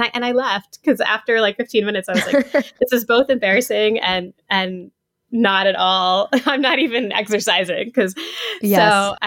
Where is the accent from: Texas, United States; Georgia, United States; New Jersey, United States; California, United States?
Georgia, United States; Atlanta; I grew up in Atlanta. And so my mom does cardio dance like several times a week at this local suburban studio